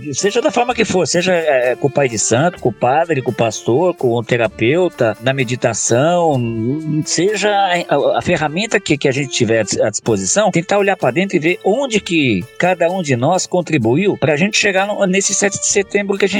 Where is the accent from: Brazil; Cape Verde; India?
Brazil; Ou seja, nós como brasileiros, enquanto povo, no nosso DNA tá uma transferência de colonizadores, né?